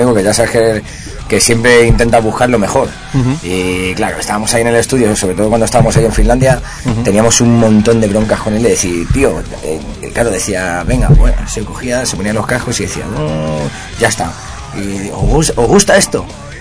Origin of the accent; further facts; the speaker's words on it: Madrid, Community of Madrid, Spain; Madrid, digo, no, tronco, de Madrid de España